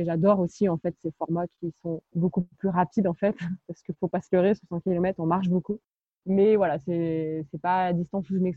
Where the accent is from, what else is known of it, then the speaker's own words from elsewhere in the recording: Saint-Denis-sur-Coise, Auvergne-Rhône-Alpes, France; je suis originaire du petit village de Saint-Denis-sur-Coise dans la Loire, entre Saint-Étienne et Lyon, dans les Monts du Lyonnais. J'ai 28 ans